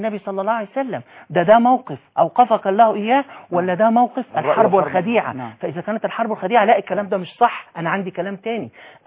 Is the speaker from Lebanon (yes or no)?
no; Egypt; وانا ارى انه انا مواطن مصري لابد ان ارجع الى دستور مصر وافهمه.